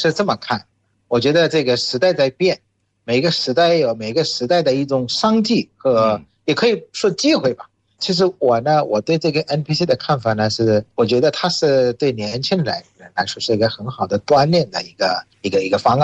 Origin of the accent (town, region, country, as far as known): Bangladesh; Chinese is a second language; now in China